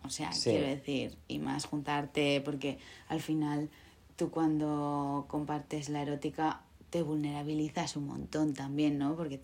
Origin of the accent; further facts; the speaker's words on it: Basque Country, Spain; Yo la verdad que es que soy vasca, lo tengo que decir.